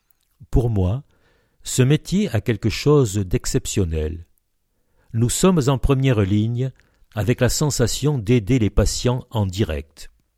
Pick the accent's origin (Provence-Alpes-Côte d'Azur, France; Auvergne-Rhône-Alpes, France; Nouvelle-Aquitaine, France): Provence-Alpes-Côte d'Azur, France; Marseille; Je suis né à Marseille, dans la fameuse clinique Bouchard. J'ai grandi près du château de la Buzine, dans une famille avec le sens du service public.